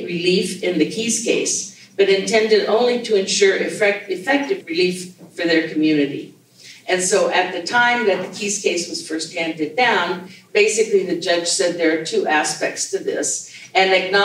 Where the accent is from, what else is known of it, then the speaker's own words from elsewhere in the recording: Colorado, United States; So I am not from Denver. I've never worked in Denver. I grew up in rural Colorado.